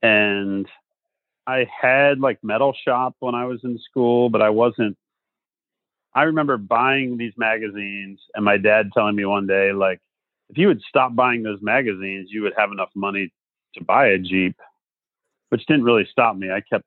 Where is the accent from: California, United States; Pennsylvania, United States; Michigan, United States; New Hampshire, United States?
Pennsylvania, United States; I grew up on a farm in South Central Pennsylvania. My hometown's claim to fame is the home